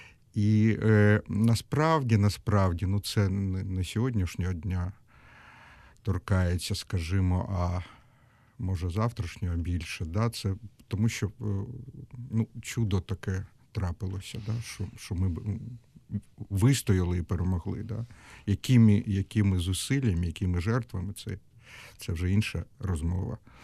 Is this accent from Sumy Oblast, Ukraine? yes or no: no; Kyiv, Ukraine; я пішов як українець, як єврей, як киянин, як чоловік.